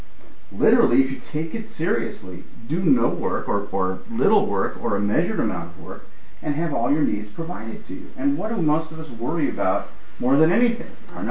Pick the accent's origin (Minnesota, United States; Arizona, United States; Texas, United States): Minnesota, United States; As Lenny said, I am from Minnesota, where frozen food means something different from what it means everywhere else.